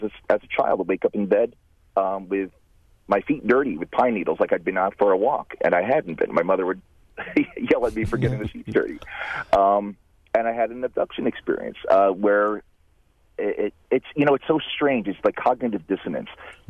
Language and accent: English; New Jersey, United States; My experience was I grew up in New Jersey, and when I was around 10 years old, in the fifth grade